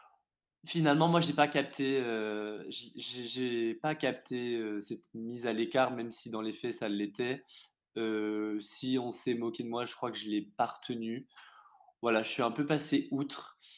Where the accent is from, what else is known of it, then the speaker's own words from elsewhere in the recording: Bourgogne-Franche-Comté, France; also born or lived in Dijon / Montpellier; Je suis né dans le Jura, j'ai grandi dans le Jura, j'ai fait mes études dans le Jura. Mes études supérieures, je suis allé à Dijon puis à Montpellier. Une fois que j'ai eu terminé mes études, je suis revenu dans le Jura pour travailler.